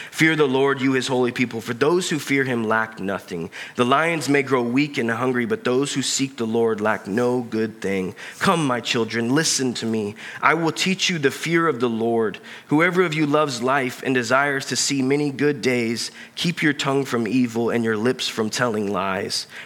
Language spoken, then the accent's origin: English; Colorado, United States; Growing up in Colorado, my family would go skiing 3 to 4 times every winter.